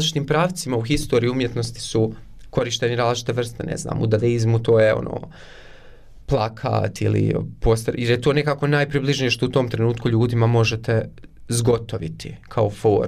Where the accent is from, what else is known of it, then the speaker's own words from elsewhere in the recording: Konjic, Federation of Bosnia and Herzegovina, Bosnia & Herzegovina; also born or lived in Eisenach, Germany; Ja sam rođen u Njemačkoj, u Eisenachu, 97. godine. Moji roditelji su birali, dakle, Konjic kada su htjeli da se vrate u Bosnu i Hercegovinu, 99. godine. I odrastao sam u Konjicu, nisam iz Sarajeva